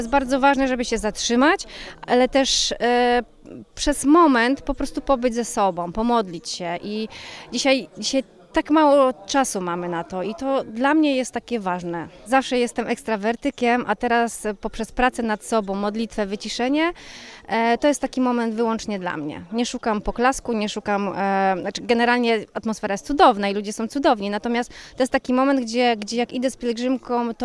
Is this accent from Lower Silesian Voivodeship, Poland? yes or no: yes; Syców, Lower Silesian Voivodeship, Poland; Jestem sercem, bo ja pochodzę ze Sycowa, więc jestem sercem w Sycowie